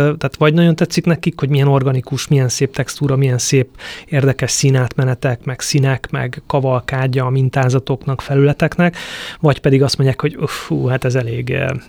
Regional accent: Great Hungarian Plain, Hungary; Én úgy nőttem fel, Alföld közepéről származom, homokhátság, pici falucska, nagyon szeretem

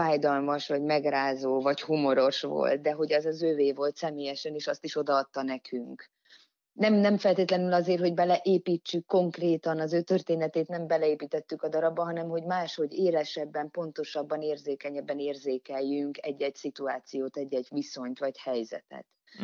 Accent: Budapest, Hungary; mondjuk én, mint budapesti lakótelepi lány

